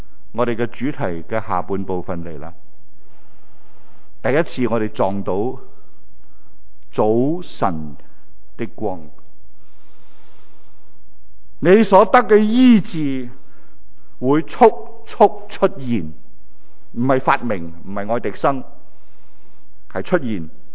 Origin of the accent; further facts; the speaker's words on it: Hong Kong; 我们香港人